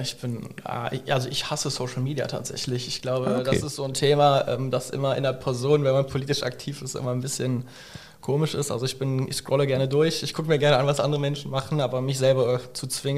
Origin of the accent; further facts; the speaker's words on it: Gummersbach, North Rhine-Westphalia, Germany; born there; now in Waldbröl, Germany; ich bin 31 Jahre jung, gebürtiger Gummersbacher, wohne mittlerweile in Waldbröl.